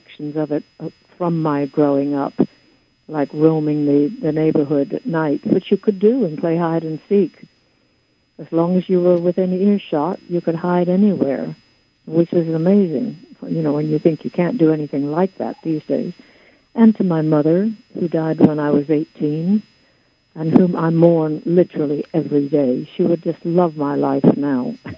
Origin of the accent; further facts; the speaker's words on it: Washington, District of Columbia, United States; I grew up in and around Washington, D.C.